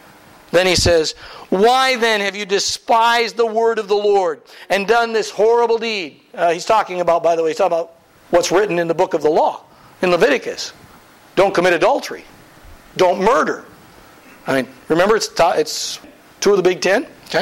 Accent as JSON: {"language": "English", "region": "Midwest", "country": "United States", "said": "I'm from the Midwest. We planted a lot of stuff."}